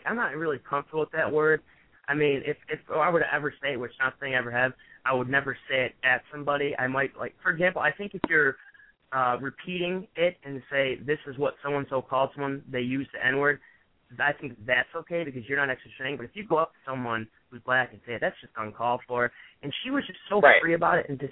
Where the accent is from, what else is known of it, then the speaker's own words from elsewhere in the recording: Northern United States, United States; born there; But I was born in the North with a very tolerant family who would not be okay with me using that word towards someone else.